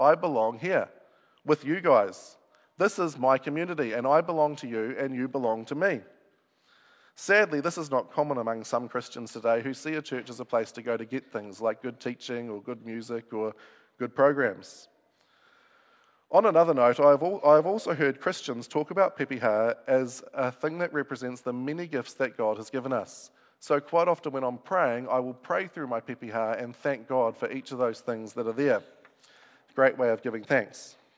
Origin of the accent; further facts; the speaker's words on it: Ngaruawahia, Waikato, New Zealand; I come from Ngaruawahia